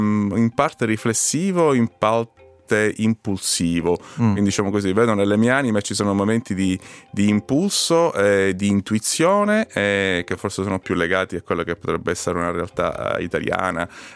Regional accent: Palermo, Sicily, Italy; moved away as an adult; now in Switzerland; ho desiderato di diventare il sindaco della mia città natale, Palermo

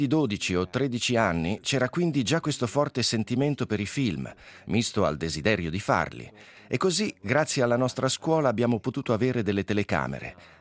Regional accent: Aarberg, Bern, Switzerland; born there; Siamo nati ad Arberg, nel canton Berna. La città più vicina era Bien, dove c'era il Film Podium.

